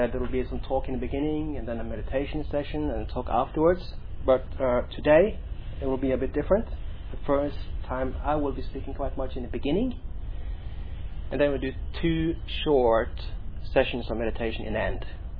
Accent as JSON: {"language": "English", "country": "Norway", "said": "I'm from Norway, been here for 9.5 years"}